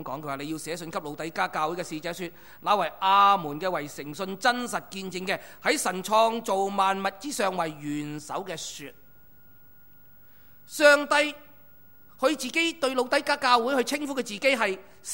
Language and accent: Chinese; Hong Kong; 我们香港人很注重的就是追求卓越